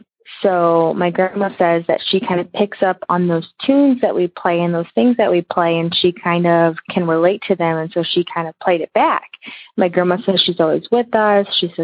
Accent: St. Louis, Missouri, United States; I am from St. Louis, Missouri

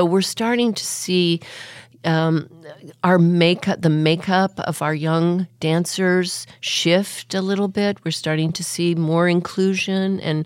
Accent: Bountiful, Utah, United States; officially born outside of Salt Lake City, Utah. My first early years until I got into high school, I was born in Bountiful, Utah.

